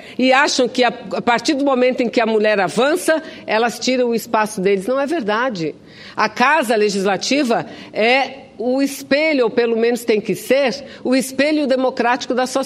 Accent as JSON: {"language": "Portuguese", "region": "Amazonas", "country": "Brazil", "tie": "born or raised there", "also_born_or_lived": "Santa Catarina", "said": "eu não nasci em Manaus, eu não nasci no Amazonas, eu nasci no estado de Santa Catarina, no sul do país, mas muito jovem fui para o Amazonas e me sinto a filha adotiva mais bem cuidada daquele estado"}